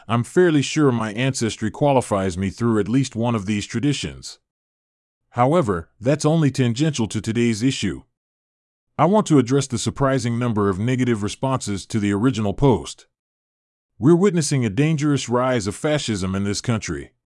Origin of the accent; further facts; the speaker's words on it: United States; I proudly say, I'm American.